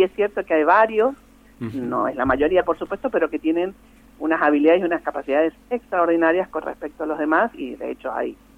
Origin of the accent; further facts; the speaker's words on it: Las Heras, Argentina; Yo soy de Las Heras